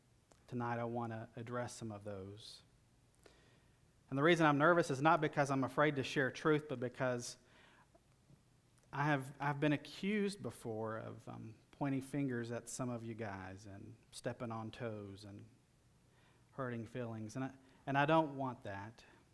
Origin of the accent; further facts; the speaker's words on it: Alabama, United States; These events actually happened in my home state of Alabama.